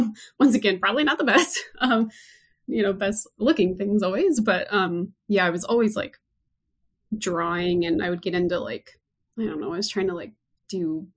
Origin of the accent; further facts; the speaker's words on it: North Dakota, United States; My pronouns are she, her. And yeah, I am from North Dakota.